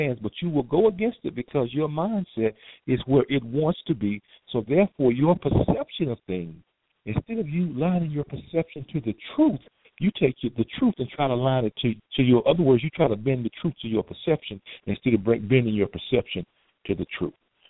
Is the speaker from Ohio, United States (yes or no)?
no; Houston, Texas, United States; Well, of course, I'm here from Houston, Texas, and I am a product of Houston's Fifth Ward community. And so growing up in the Fifth Ward, in an area of low income, poverty, things of that nature, you see a lot.